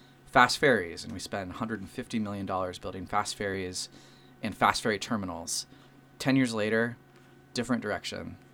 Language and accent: English; Sitka, Alaska, United States; I was born and raised in Sitka, and I spent the first 35 years of my life in southeast. So I grew up when the ferry system actually worked, which it doesn't anymore.